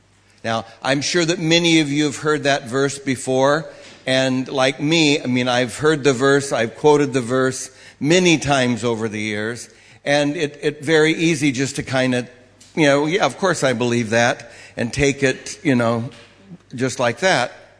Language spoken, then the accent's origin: English; Los Angeles, California, United States; I come from Los Angeles, where it's usually warmer than London